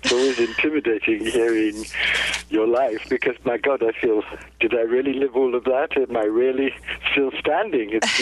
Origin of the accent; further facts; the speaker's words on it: India; born there; I was born in India.